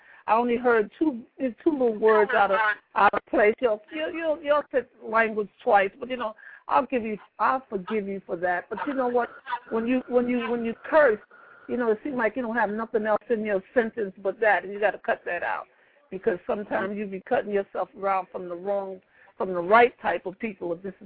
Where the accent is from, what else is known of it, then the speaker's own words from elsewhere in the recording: New York, United States; Yeah, that's my hometown. That's my hometown.